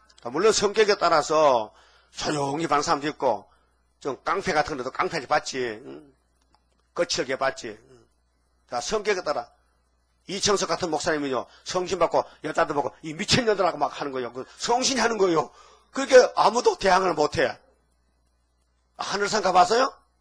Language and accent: Korean; Dain, North Gyeongsang, South Korea; 제가 어릴 때 미국 사람들이 우리 다인면을 지나가면서 미군 트럭이 지나갔대요.